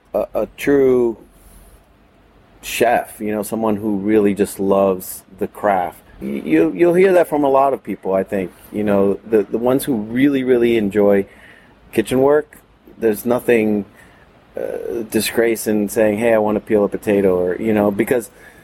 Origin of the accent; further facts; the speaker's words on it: New York, United States; Yeah, I grew up in New York. A lot of my formative years in restaurants were in New York City.